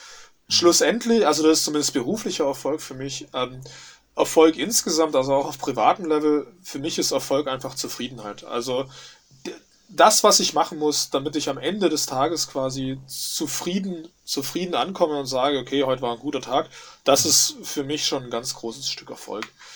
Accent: Biberach, Baden-Württemberg, Germany; ich habe auch davor in einer Buchhandlung in meinem Heimatort Biberach gearbeitet.

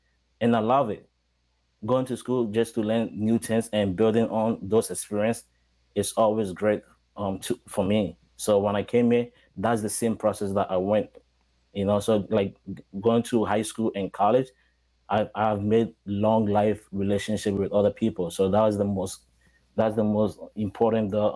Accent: Ghana; now in New York, United States; So I came from Ghana. So coming here like around 2012, when I first stepped in New York

